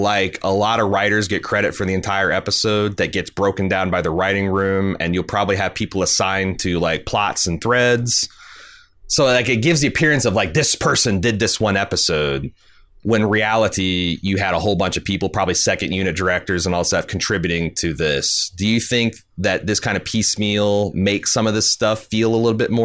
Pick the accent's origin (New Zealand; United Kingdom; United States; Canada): New Zealand; North Island; I grew up in New Zealand, spent my young years in the rural North Island, and went to university on the South Island, where I studied ecology and earth science and explored damn near the whole country. As a traveled Kiwi